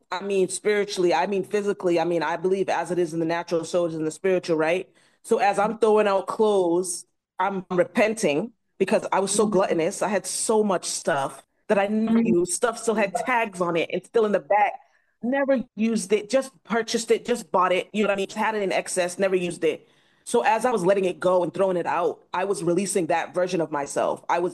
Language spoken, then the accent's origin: English; Boston, Massachusetts, United States; moved away as an adult; now in Ghana; Originally, I'm from Boston, Massachusetts. But July of last year, I made the move to South Africa. And currently, though, I'm in Ghana.